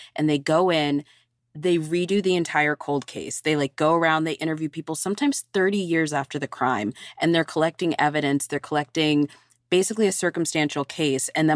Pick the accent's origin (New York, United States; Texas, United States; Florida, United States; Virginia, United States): Virginia, United States; My home state? Of course she is.